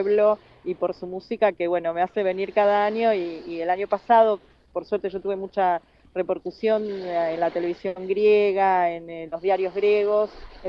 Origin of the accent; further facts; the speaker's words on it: Buenos Aires, Argentina; Yo soy de Buenos Aires